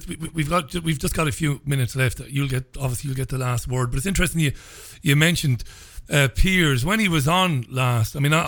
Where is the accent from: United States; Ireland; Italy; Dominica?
Ireland; As an Irishman, we knew all about him and his willingness to talk to everybody in the north of Ireland, not just Republicans.